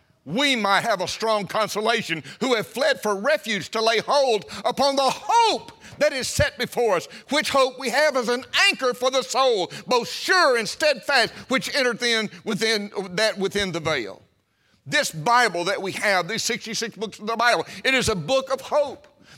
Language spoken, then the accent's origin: English; Mississippi, United States; I grew up in North Mississippi, and I had a loving father who did not believe in lying.